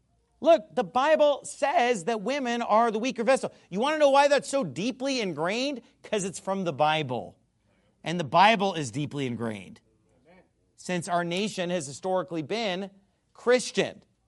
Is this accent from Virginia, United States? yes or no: no; California, United States